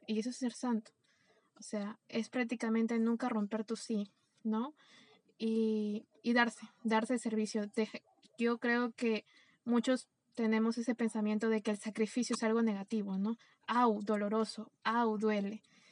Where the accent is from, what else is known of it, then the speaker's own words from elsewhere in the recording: Peru; al menos en mi país, en Perú, quise desde joven buscar